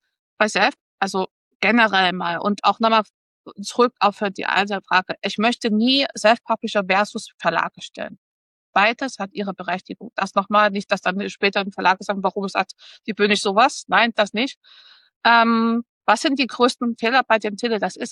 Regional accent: Dresden, Saxony, Germany; also born or lived in Leipzig; Ich habe jahrelang in Leipzig studiert, jahrelang dort gelebt. Deswegen, ich kenne Leipzig, aber ich bin Dresdnerin durch und durch, deswegen Dresden.

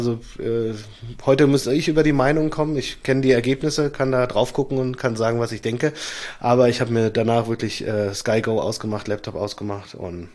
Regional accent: Frankfurt, Hesse, Germany; Das wissen wir als Frankfurter ja schon seit 2018.

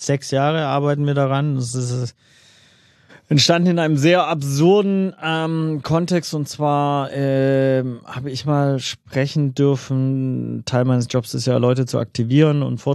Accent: Swabia, Germany; Ich habe so als Schwabe das Problem

